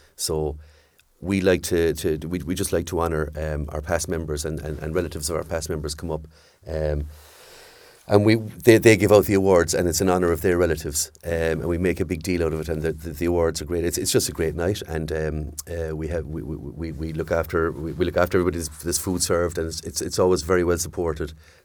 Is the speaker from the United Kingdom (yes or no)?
no; Cobh, Munster, Ireland; now in Youghal, Ireland; I'm an East Cork man, but I'm from Cove originally, so a blow-in, as they say. I came down to Youghal a good few years ago